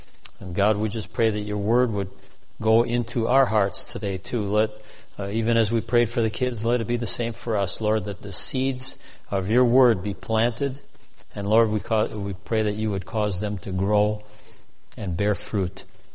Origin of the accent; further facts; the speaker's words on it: Cudahy, Wisconsin, United States; I grew up in Cudahy.